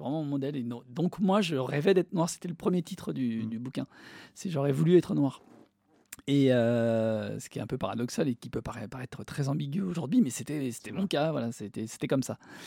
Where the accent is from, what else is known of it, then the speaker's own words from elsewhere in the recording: Argenteuil, Île-de-France, France; J'ai grandi à Argenteuil, banlieue malheureusement célèbre pour la délinquance ou pour les choses comme ça.